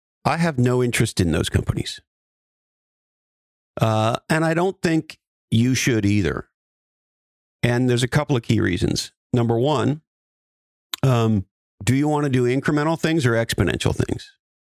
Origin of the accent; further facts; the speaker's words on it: California, United States; In the world that I grew up in Silicon Valley, we are playing for multi-billion dollar outcomes.